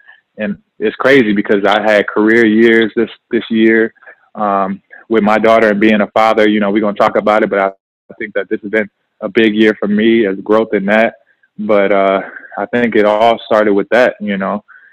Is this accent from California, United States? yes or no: no; Gary, Indiana, United States; I grew up in Gary, Indiana, with my mom and my grandma in the house. And we were close to Chicago, about 30 minutes.